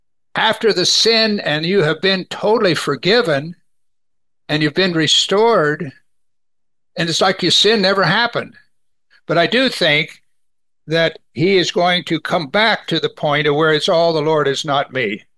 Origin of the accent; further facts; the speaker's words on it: Missouri, United States; You know, I grew up in Missouri in Tornado Alley in the springtime.